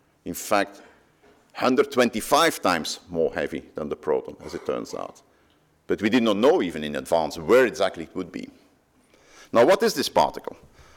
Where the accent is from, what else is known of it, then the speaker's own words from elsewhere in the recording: Belgium; English is a second language; I'm from Belgium, but I work at CERN